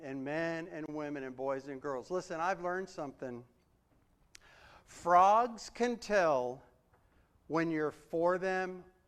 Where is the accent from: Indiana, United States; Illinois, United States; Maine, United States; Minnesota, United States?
Maine, United States; Ogunquit; A Baptist church that I was raised in Ogunquit, Maine, they had a summer outreach program